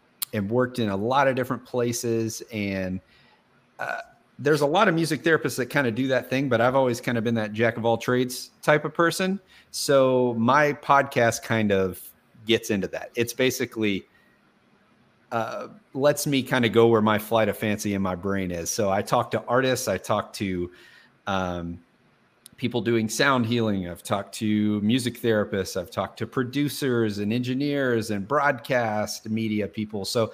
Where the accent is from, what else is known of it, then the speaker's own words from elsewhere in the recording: Kentucky, United States; also born or lived in Florida; I am, born and raised in Kentucky. Spent a little bit of time for the past few years in Florida.